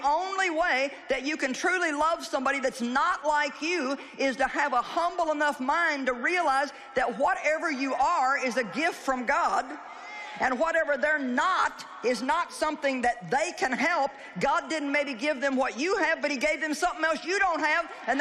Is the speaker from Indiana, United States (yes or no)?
no; St. Louis, Missouri, United States; I'm from St. Louis and we've got the arch.